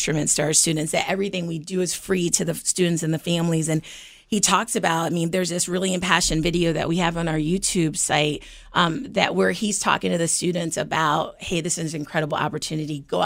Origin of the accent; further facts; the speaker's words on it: Baltimore, Maryland, United States; I grew up here in Baltimore.